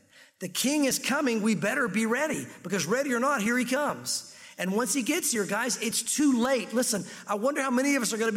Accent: the South, United States

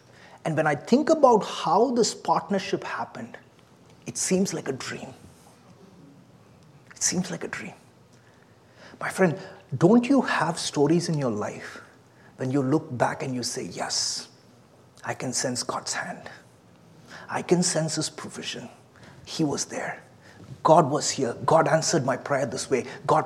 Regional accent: India; now in United States; But I'm not from here. I'm not from the U.S. I'm from India.

